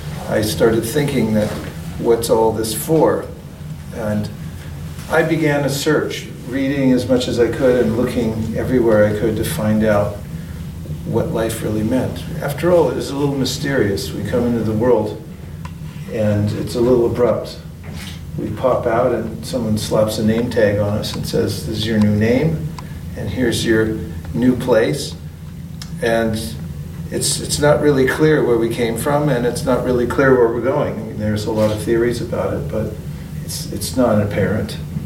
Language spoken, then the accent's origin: English; Lafayette, California, United States; And I grew up in Lafayette, California, and when I was around 15 years old, I became an avid seeker.